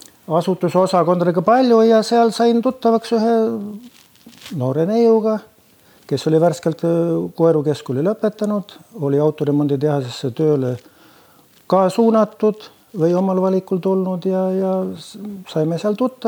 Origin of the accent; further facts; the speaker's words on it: Saare County, Estonia; kes mõtlen Saaremaal, siis ma ikka esmalt mõtlen kihelkonnale. See on tahest saatmata, see on minu sünnikodu ja sealt, noh, sain nagu tuule tiibedesse, jah, see on mu koolitee ja mu lapsepõll